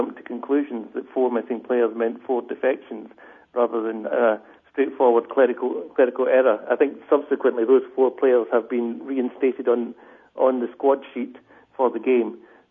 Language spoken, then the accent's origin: English; Scotland, United Kingdom; now in London, United Kingdom; I'm not Korean or North Korean. I'm Scottish, working in London.